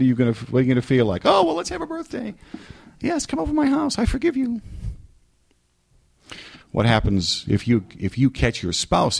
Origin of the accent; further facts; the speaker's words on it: New England, United States; And then I said, "I'm from New England."